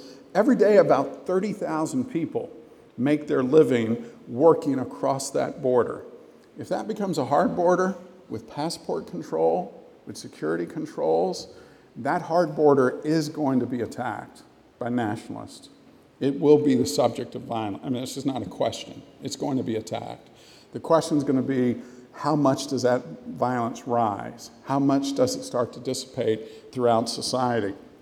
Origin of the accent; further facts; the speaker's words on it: the South, United States; I'm a child of the South. And I grew up in the South